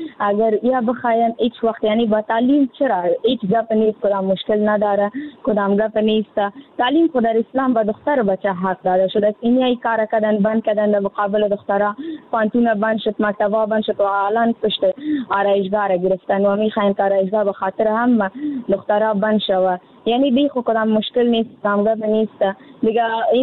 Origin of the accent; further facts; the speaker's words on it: Afghanistan; در جامعه همه ما افغان هستیم